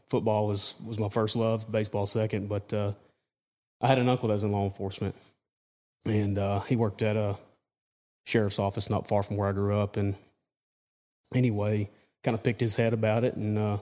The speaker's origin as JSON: {"language": "English", "town": "Manchester", "region": "Tennessee", "country": "United States", "tie": "born or raised there", "said": "So I grew up in a small town of Manchester, which is, if you look at the map, I-24 in Tennessee."}